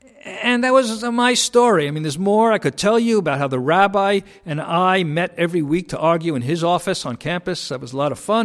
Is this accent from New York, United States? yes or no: yes; New York City, New York, United States; But my story is, like I say, I was from New York City in a Reformed Jewish home.